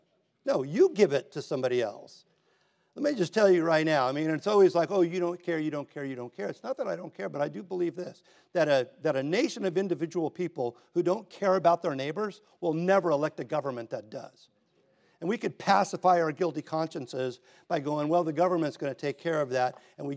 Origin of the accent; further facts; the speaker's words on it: Hermosa Beach, California, United States; I've grew up in it. I grew up in Hermosa Beach, right?